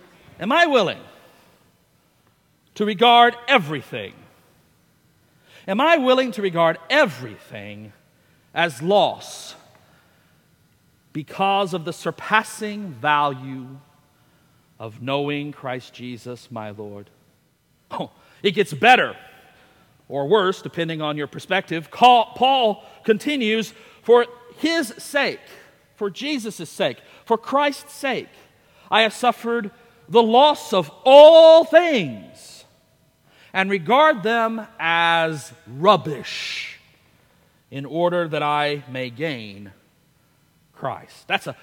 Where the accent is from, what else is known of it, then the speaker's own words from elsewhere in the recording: Texas, United States; I'm a Texan, born of Texans, a fifth generation Texan, no less. There are not many of us left.